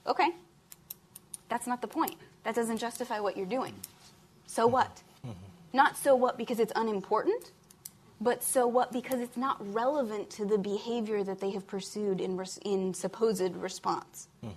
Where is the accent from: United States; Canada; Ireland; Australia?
Ireland; I'm Irish. I don't think that because there was, you know, there were a small group of people involved in the IRA